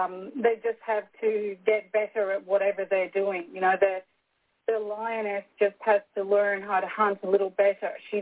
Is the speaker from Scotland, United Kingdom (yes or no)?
yes; Scotland, United Kingdom; I'm Scottish by origin, so I'm not going to spend money when I shouldn't.